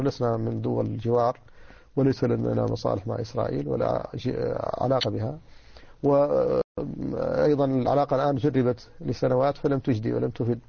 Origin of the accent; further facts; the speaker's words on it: Mauritania; ولذلك مثلا أنا مواطن موريتاني درست الشريعة